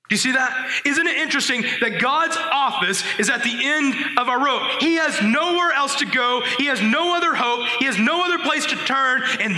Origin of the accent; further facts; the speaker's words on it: Arkansas, United States; Now, I'm from Arkansas, and we know a lot about pigs. We love pigs in Arkansas.